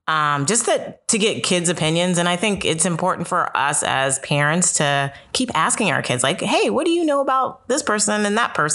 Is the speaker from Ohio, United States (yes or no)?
yes; Columbus, Ohio, United States; I am from Columbus